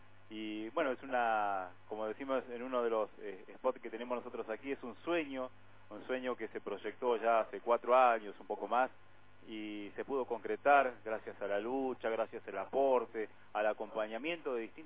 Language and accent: Spanish; El Maitén, Chubut, Argentina; yo por circunstancia, bueno, nací en otro lado, pero mi parte de mi infancia la desarrollé aquí.